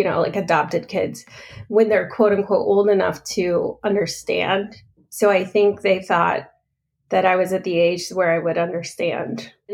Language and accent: English; California, United States; also born or lived in San Diego; now in Bay Area, United States; I was born in 1978. So I grew up in Northern California, but I was born in San Diego, and we moved to Humboldt County when I was 2.5.